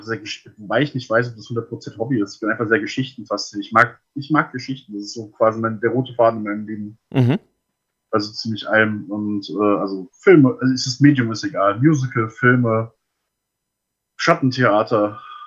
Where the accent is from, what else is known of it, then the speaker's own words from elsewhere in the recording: Etzengesäß, Hesse, Germany; also born or lived in Wixhausen / Darmstadt; now in Weiterstadt, Germany; Aber Herkunft, wo ich geboren bin, ist immer ganz unterhaltsam. Ich komme aus dem Odenwald, genau gesagt Etzengesäß.